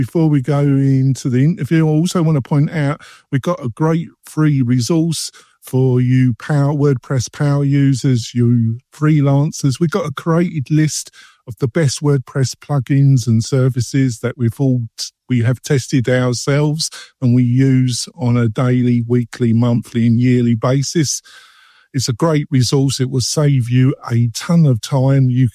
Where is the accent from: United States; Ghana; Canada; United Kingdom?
United Kingdom; England; I think I can get away with it because I'm English, aren't I?